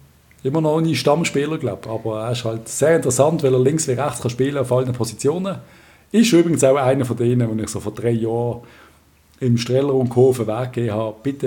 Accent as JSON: {"language": "German", "country": "Switzerland", "said": "Als Schweizer ist es, glaube ich, wirklich hart."}